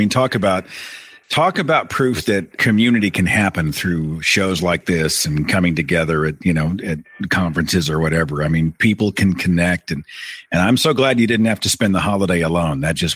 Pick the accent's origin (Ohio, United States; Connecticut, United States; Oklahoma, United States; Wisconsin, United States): Oklahoma, United States; Here's an area code from my hometown, area code 918.